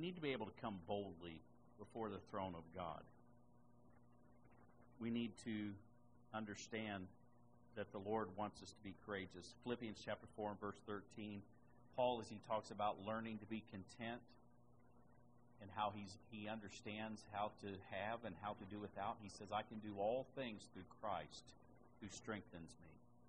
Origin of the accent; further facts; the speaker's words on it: Indiana, United States; We were moving cows from one spot when I was growing up in Indiana, from one spot to the other, helping one of the neighbors